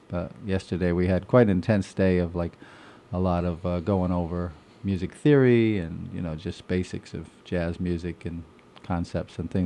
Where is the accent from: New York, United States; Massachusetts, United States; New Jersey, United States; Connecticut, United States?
New York, United States; because at home I'm from New York State and part of the Iroquois. My family's part Iroquois, Seneca Nation.